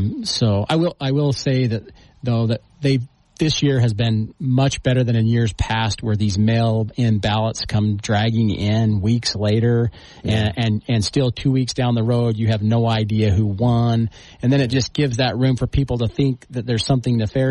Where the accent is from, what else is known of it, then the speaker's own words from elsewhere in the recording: St. George, Utah, United States; Yeah, so I'm a Dixie kid. I grew up right here in St. George, down on the corner of 500 and 500.